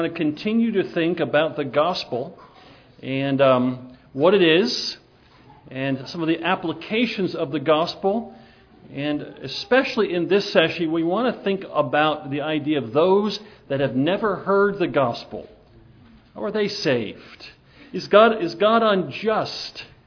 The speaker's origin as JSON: {"language": "English", "region": "New Jersey", "country": "United States", "tie": "born or raised there", "also_born_or_lived": "Pennsylvania", "said": "I was raised in New Jersey and Pennsylvania. I haven't seen snow in over 15 years."}